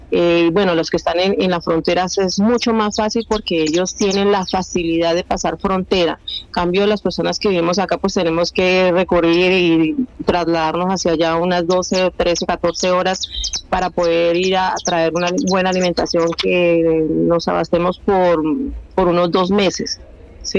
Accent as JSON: {"language": "Spanish", "town": "San José del Guaviare", "region": "Guaviare", "country": "Colombia", "said": "Yo soy de San José del Guayare."}